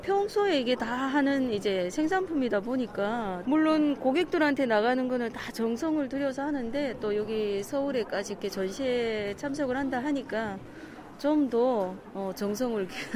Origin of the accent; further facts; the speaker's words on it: North Korea; now in South Korea; 저희는 이제 탈북민의 한 사람으로서 이제는 여기 입국한 지가 저는 한 20년 되어 오거든요.